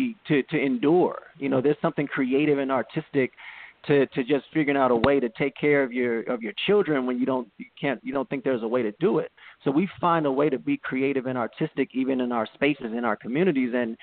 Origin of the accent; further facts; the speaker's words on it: Los Angeles, California, United States; especially from my perspective as an African-American growing up in Los Angeles